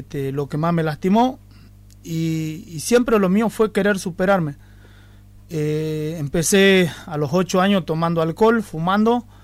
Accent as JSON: {"language": "Spanish", "town": "Tartagal", "region": "Salta", "country": "Argentina", "tie": "born or raised there", "also_born_or_lived": "Aguaray", "said": "Me nací en Aguaray, mi padre me abandonó, nos venimos a Tartagal, me crié acá en la ciudad de Tartagal, me crié en la calle"}